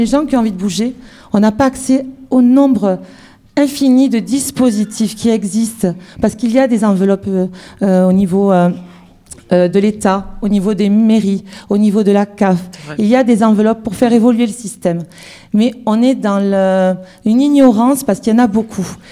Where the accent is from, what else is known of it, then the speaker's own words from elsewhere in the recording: Villeneuve-sur-Lot, Nouvelle-Aquitaine, France; Donc moi, je viens de Villeneuve-sur-Lot.